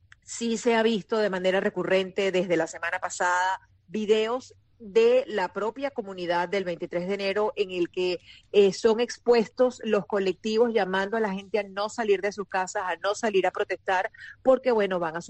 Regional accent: Venezuela; como ciudadana venezolana

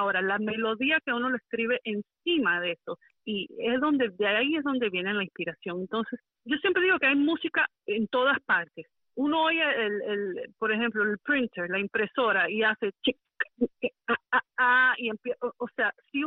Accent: Kendall, Florida, United States; also born or lived in Miami; nací en Miami, en el Mercy Hospital. Y me he criado aquí siempre. Soy criada en el área de Kendall, es donde mayormente fue mi crianza.

